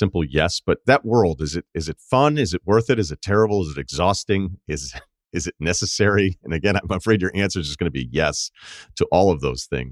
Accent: Massachusetts, United States; I'm from Massachusetts. I love the city, but you know, it's not like I'm a New York City person at all.

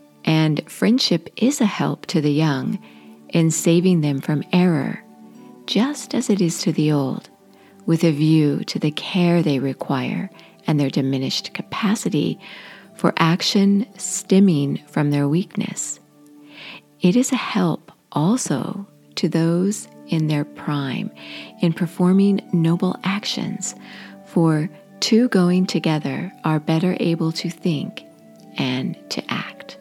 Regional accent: Washington, United States; now in Florida, United States; I live in Florida, but I'm from Washington State, and most of my family is still there.

